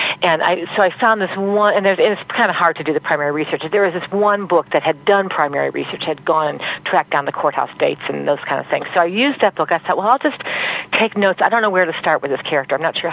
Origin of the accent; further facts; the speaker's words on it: United States; Culturally, I'm a Christian because I'm an American and I grew up in that culture